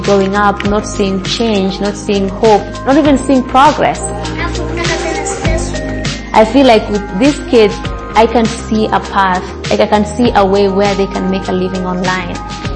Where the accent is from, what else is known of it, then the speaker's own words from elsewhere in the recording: Mogotio, Baringo County, Kenya; I am from Mogotio, which is a small village in rural Kenya. And there isn't much of an economic activity here.